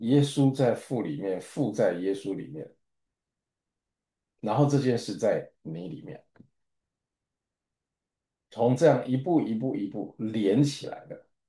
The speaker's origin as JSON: {"language": "Chinese", "country": "China", "said": "对，我们都是中国人哈"}